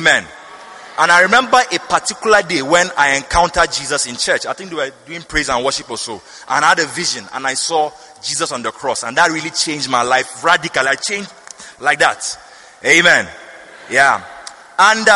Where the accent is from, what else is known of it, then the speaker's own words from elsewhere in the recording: Nigeria; I'm a Nigerian.